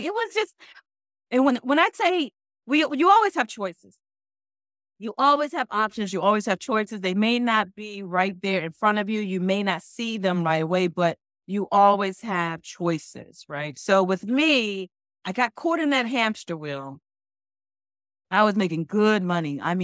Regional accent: Newark, New Jersey, United States; And we grew up in Newark. I was raised in Newark.

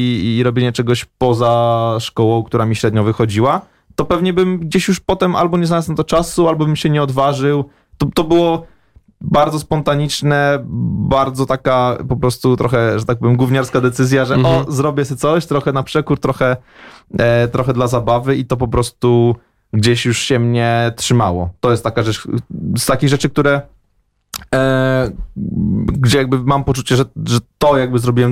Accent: Masovian Voivodeship, Poland; bo ja wychowywałem się pod Warszawą

